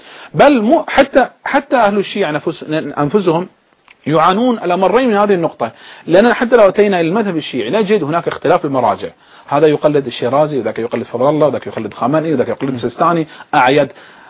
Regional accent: Bahrain; أنا أتكلم كبحريني أنا يعني نحن في المجتمع البحريني نجد أننا نحن كسنة نتقابل مع الشيعة

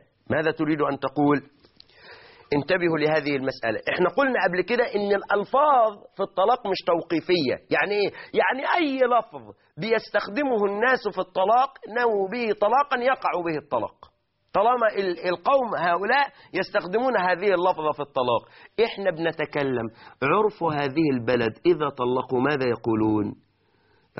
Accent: Egypt

